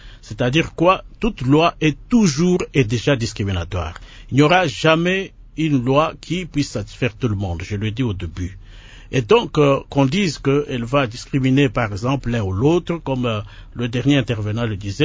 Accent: Kasaï, DR Congo; born there; je suis né au Kassai, à tel endroit, je peux décliner tout ça. C'est ce qui fait ma force en tant que Congolais de père et de mère.

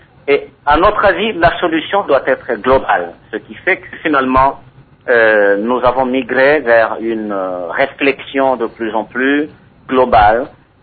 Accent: DR Congo; Écoutez, nous sommes des Congolais, il est possible que nous fassions quelque chose pour aider nos communautés les plus délaissées à développer des capacités de changer leurs conditions de vie, à créer des solutions.

